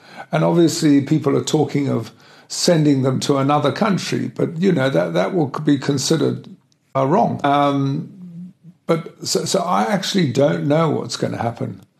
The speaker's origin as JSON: {"language": "English", "country": "South Africa", "said": "well, maybe it's because I'm South African that they invited me to do this presentation for them."}